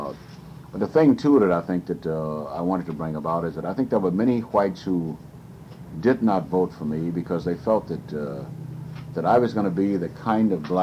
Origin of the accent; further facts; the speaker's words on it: the South, United States; I, being a Southerner, I felt that this is progress.